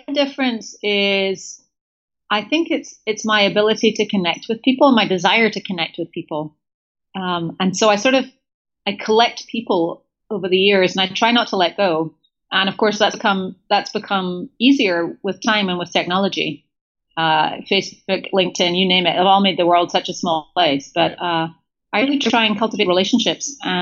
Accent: Scotland, United Kingdom; so first of all, I'm Scottish. I identify with British. I rankle slightly when people call me English

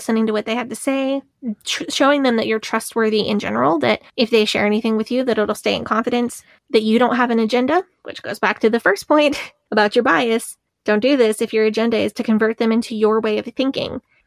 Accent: Southern United States, United States; I'm from the South and from the Baptists. I know about Jeff Foxworthy.

